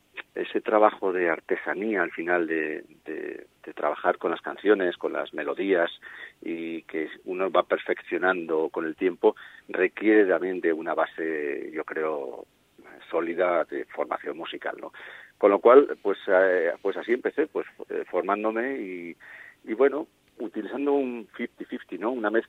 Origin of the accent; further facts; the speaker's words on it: Zaragoza, Aragon, Spain; yo soy de Zaragoza